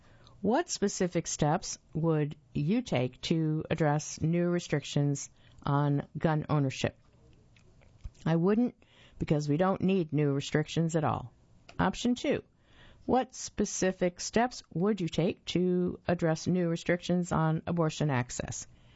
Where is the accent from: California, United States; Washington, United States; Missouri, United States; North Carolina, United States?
North Carolina, United States; Greensboro; I was born and raised in Greensboro before joining the Marines